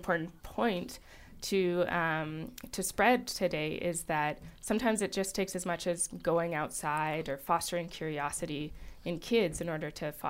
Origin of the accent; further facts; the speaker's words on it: Thunder Bay, Ontario, Canada; now in Newfoundland, Canada; I grew up in Thunder Bay in northwestern Ontario